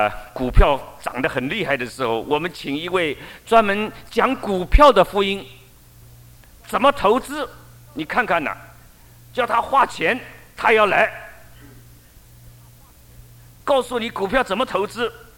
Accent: China; 那我们中国人对隔离不感兴趣

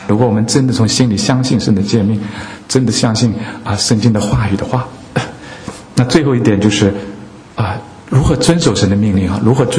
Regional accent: China; 因为我们小时候在初中的时候，好像在国家中国大陆提倡一个口号

